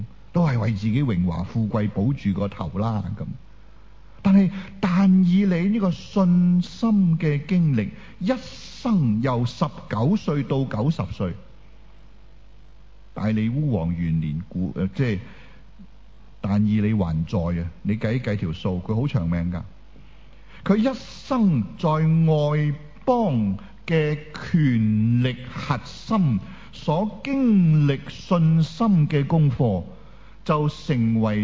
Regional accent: Hong Kong; 我们香港人很明白

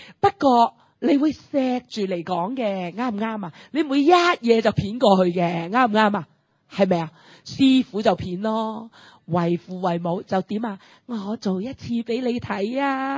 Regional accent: China; 我哋中国人仍然有一个强烈嘅迷思

